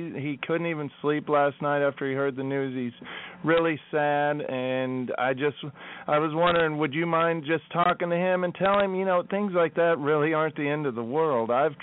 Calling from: Long Island City, New York, United States; Oh, yeah, I'm in Long Island City, Queens.

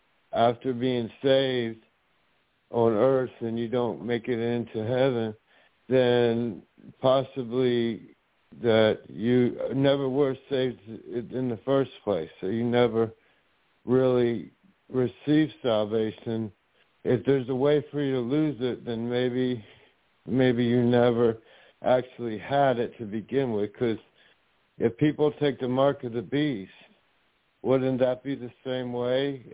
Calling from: Bradenton, Florida, United States; calling from Bradenton, Sarasota, Florida.

